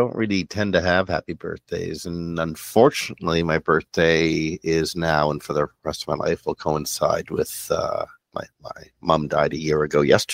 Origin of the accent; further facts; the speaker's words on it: Ontario, Canada; born there; I was adopted in 1968 when I was born in Southern Ontario.